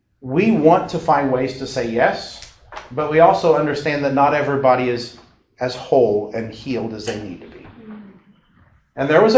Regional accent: Indiana, United States; I'm from Indiana.

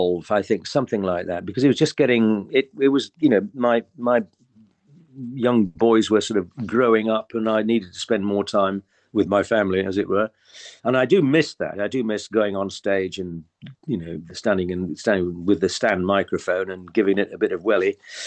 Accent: Yorkshire and the Humber, United Kingdom; I come from Northeast Yorkshire, so you can have that if you like.

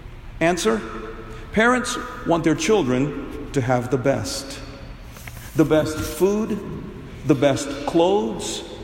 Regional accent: New Delhi, Delhi, India; born there; And that's why I was baptized 8 days after I was born in New Delhi.

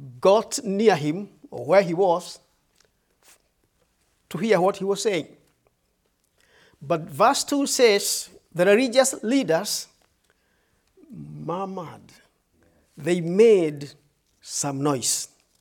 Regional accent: Kenya; I'm saved by the grace of God. I'm from Kenya, East Africa.

